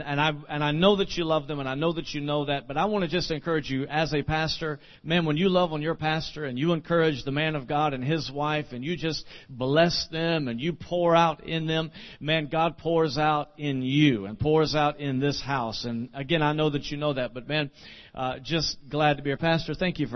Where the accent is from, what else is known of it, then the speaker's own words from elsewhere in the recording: Deltona, Florida, United States; We are from Deltona, Florida.